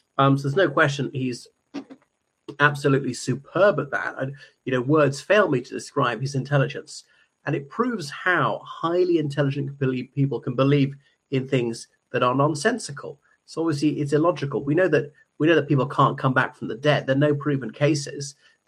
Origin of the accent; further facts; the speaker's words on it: Ireland; from Ireland.